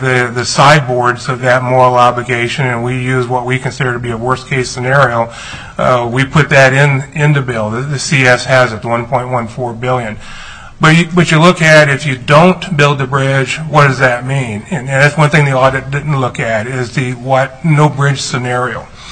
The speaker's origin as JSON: {"language": "English", "town": "Glennallen", "region": "Alaska", "country": "United States", "tie": "born or raised there", "said": "And I grew up in Glen Allen"}